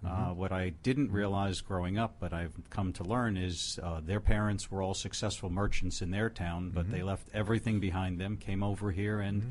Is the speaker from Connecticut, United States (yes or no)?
no; New York City, New York, United States; Growing up in New York City, I'd walk around with a camera and take pictures of old tenement buildings.